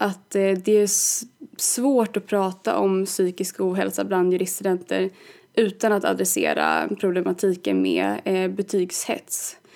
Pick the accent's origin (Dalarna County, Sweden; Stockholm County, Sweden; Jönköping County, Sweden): Dalarna County, Sweden; Falun; jag kommer ursprungligen från Falun. Tyvärr så hör ingen det på min dialekt, vilket jag alltid är så besviken över.